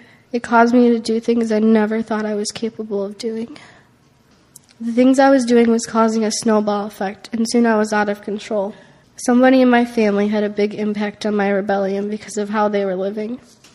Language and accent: English; Illinois, United States; I was born in the Chicago area and was raised in a family where we attended church each Sunday.